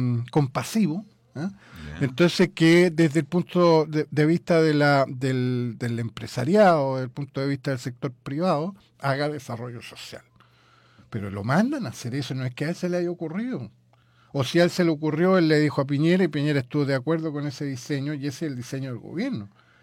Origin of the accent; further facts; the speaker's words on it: Chile; Uy, pero es que somos los chilenos, somos así, pues somos olvidadizos